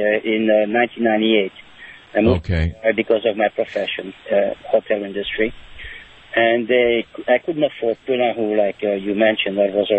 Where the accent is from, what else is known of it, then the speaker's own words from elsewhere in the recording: Belgium; moved away as an adult; now in United States; I came from Belgium in 1974. My parents emigrated from Poland in the 1920s, escaping the pogroms of Eastern Europe.